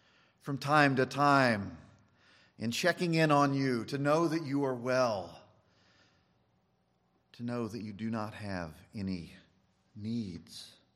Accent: Kansas, United States; I never saw one, you know, come and threaten the sheep when I was growing up in Kansas.

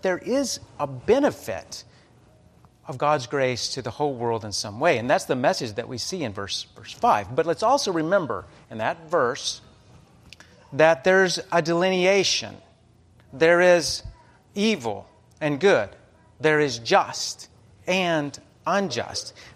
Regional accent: Amarillo, Texas, United States; I saw this last summer when I went down to my hometown of Amarillo, Texas.

